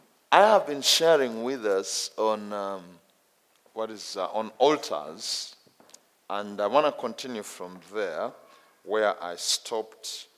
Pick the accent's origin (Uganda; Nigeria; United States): Uganda; English is a second language; moved away as an adult; now in Kenya; I come from Uganda, but the Lord sent me to the nation of Kenya, where I'm doing ministry.